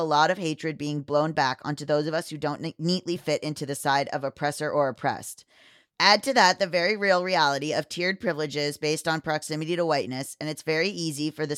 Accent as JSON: {"language": "English", "region": "England", "country": "United Kingdom", "said": "being English at the moment is the purest of hell for any of us with a couple of brain cells to rub together"}